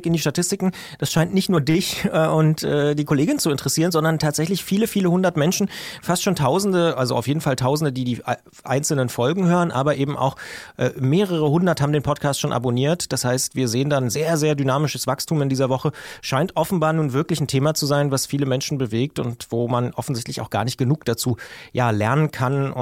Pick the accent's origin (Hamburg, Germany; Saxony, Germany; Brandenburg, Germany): Brandenburg, Germany; Ich als Brandenburger darf das ja auch sagen